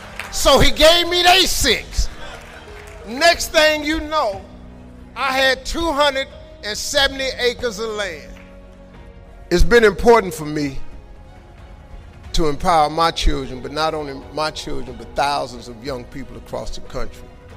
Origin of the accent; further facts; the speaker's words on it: Cleveland, Ohio, United States; I'm from Cleveland. I got a couple partners that's locked up.